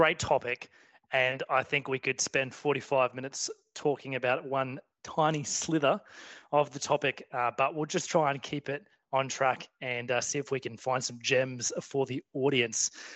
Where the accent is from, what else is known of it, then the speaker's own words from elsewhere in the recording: Australia; I'm from Australia.